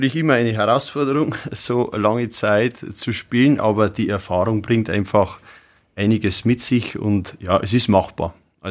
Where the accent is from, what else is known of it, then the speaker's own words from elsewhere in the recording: Neunburg vorm Wald, Bavaria, Germany; aus Neuenburg vom Wald, bin 37 Jahre jung und spiele jetzt seit meinem 5. Lebensjahr Blasmusik.